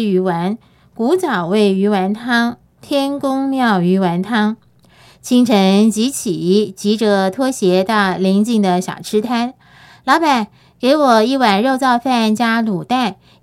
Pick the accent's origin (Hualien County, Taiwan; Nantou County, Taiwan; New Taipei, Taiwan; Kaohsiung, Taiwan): Kaohsiung, Taiwan; born there; 这一带是我出生的地方，